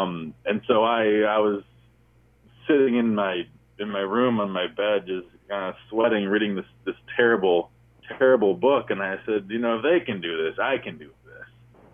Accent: Traverse City, Michigan, United States; Because I grew up in Michigan. I was born in Flint, and I grew up in Traverse City.

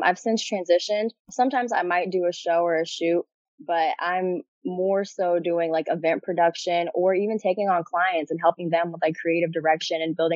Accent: Springfield, Illinois, United States; And I was born and raised in Springfield. I'm actually a UIS alum.

